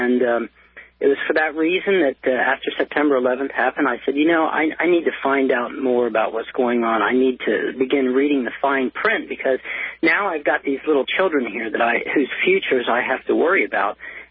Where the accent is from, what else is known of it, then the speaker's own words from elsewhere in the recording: United States; I was raised as an American.